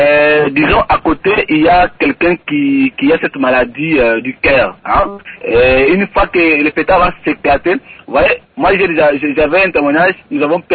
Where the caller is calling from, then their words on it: Kananga, Kasaï-Central, DR Congo; ici chez nous au Kassai, ça c'est précisément à Kananga